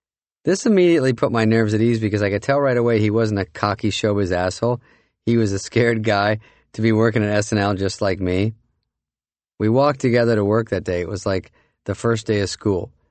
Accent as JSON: {"language": "English", "region": "Arizona", "country": "United States", "said": "I'm from Arizona, so I don't understand or give a shit why this guy was hosting."}